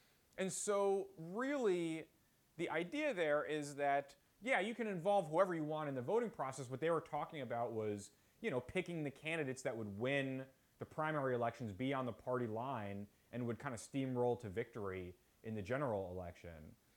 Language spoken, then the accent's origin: English; South Orange, New Jersey, United States; So when I ran for mayor in my hometown in South Orange 2011, that election ended up being a little close.